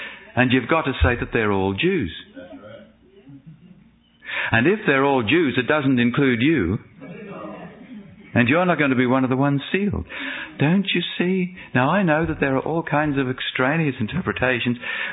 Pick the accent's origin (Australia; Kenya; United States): Australia; And I'm from Australia, that place that's upside down.